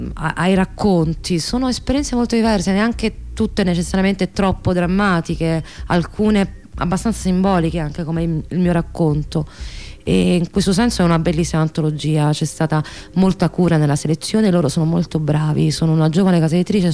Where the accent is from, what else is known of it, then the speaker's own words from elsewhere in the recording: Naples, Campania, Italy; Io, come napoletana, ho vissuto quello dell'80